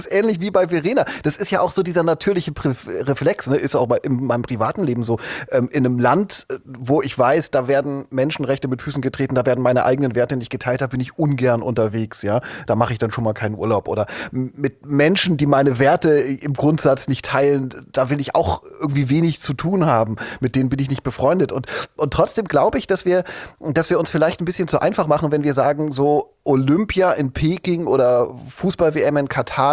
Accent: East Germany, Germany; Ich bin ja in der DDR aufgewachsen, die ersten 10 Jahre meines Lebens.

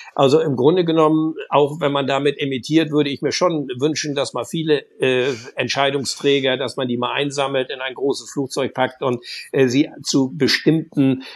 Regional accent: North Sea coast, Germany; Und ich bin an der Nordsee groß geworden, überwiegend.

